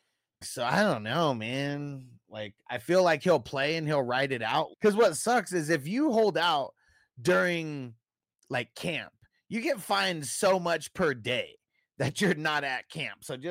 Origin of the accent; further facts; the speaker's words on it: San Diego, California, United States; now in Las Vegas, United States; I'm originally from San Diego, so it's probably the Cali swag. Definitely not Oakland. I mean, it's SoCal.